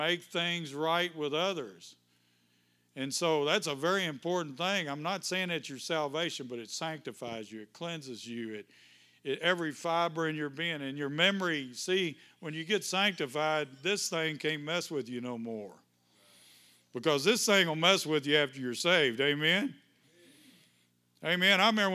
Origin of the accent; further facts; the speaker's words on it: Kentucky, United States; Wash, I'm sorry, I'm from Kentucky.